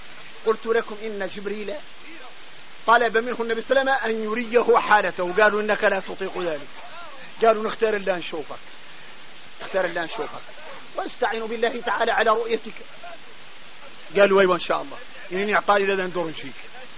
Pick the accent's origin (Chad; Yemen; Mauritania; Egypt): Mauritania; واحنا موريتاني عندنا عقلية خويسة،